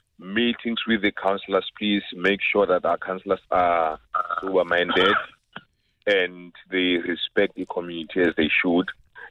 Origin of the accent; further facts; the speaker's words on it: Hammanskraal, Gauteng, South Africa; also born or lived in Limpopo; now in Lichtenburg, South Africa; I am from Hammanskraal, but I'm based in Lichtenburg in the Northwest, and I've been in Limpopo.